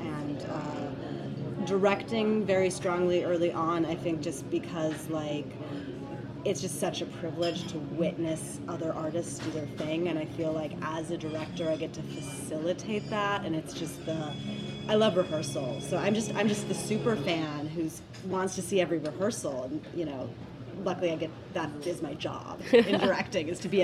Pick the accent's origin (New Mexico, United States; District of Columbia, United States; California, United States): New Mexico, United States; Albuquerque; now in Portland, United States; I did not. I'm from Albuquerque, New Mexico.